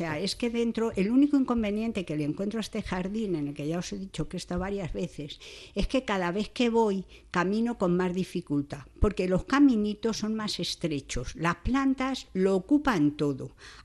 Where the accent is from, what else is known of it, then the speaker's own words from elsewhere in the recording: Madrid, Community of Madrid, Spain; que yo soy de Madrid y allí tengo un botánico